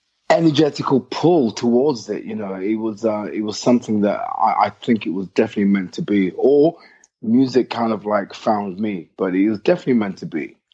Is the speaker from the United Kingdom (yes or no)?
yes; Nottingham, East Midlands, United Kingdom; born there; Oh, well, I'm not from London. I was born in Nottingham, even though I don't have the accent.